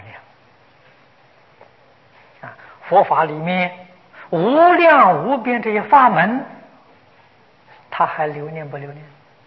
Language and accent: Chinese; China; 我们中国人常讲一心一意，这个意象就是这个意思啊。